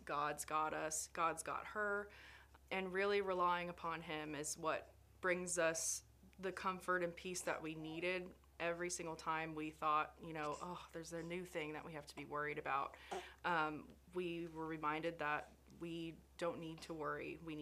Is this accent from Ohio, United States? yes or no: no; Florida, United States; born there; I'm actually a native to Central Florida